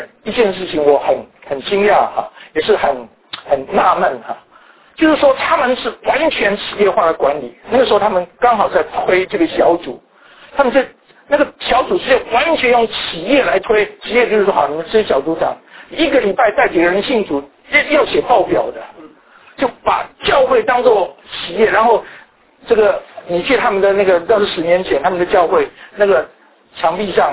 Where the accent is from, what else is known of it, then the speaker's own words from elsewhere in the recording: Taiwan; 我是台湾的背景啊